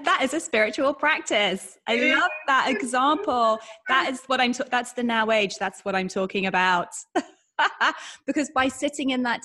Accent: London, United Kingdom; born there; When people ask me, where were you born? London, Tottenham Court Road.

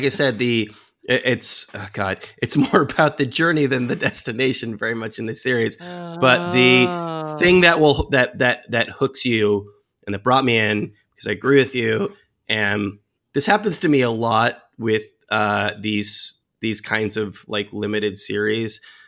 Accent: New York, United States; I think as a New Yorker, it's kind of a wonderful show

